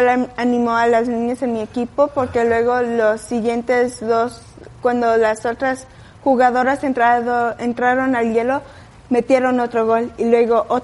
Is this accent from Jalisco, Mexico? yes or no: no; Celaya, Guanajuato, Mexico; born there; also born or lived in Mexico City; Yo nací en Celaya, entonces ahí empecé. Y luego me mudé a la Ciudad de México, donde hay más pistas.